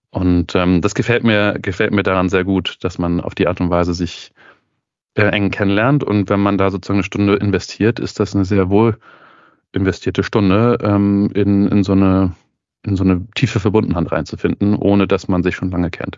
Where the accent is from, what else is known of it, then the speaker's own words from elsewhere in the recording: Hamburg, Germany; ich komme aus Hamburg.